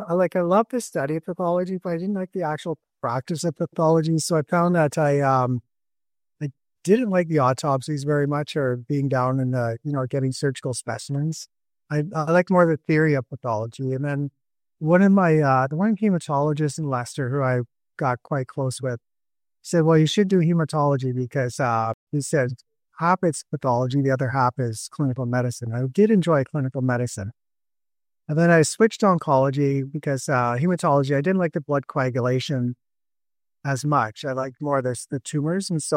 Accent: Brockville, Ontario, Canada; also born or lived in Saskatchewan / Ottawa; So I was born in Saskatchewan, which is the next province over from Alberta. And then when I was about six, my family moved to Ottawa for two years. Then we moved from there to Brockville

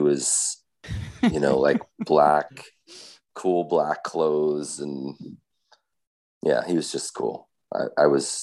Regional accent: Edison, New Jersey, United States; growing up in Jersey, like I grew up in Edison, which is centralish north Jersey

